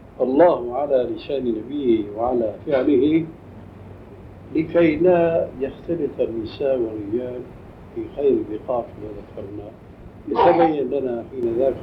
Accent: Syria; يسمى عندنا في سوريا بالصف

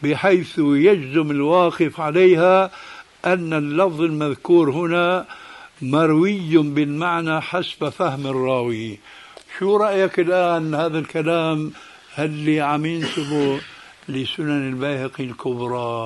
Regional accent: Syria; كما يقولون عندنا في الشام

